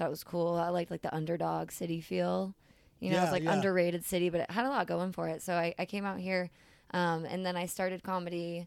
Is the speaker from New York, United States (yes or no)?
yes; Rochester, New York, United States; I was western New York, so I grew up in Rochester.